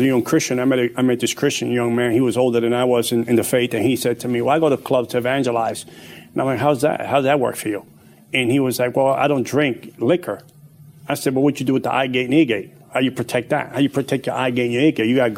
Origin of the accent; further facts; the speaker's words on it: Bronx, New York, United States; But it's an amazing thing that I grew up in the Bronx.